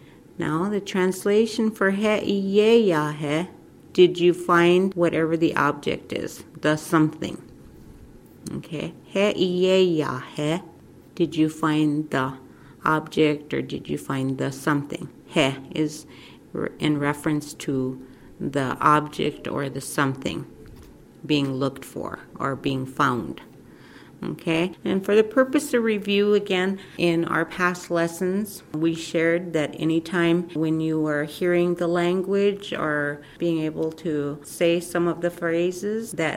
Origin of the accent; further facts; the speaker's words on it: South Dakota, United States; I am from the End Village people, also known as the Yankton Sioux from the federal government.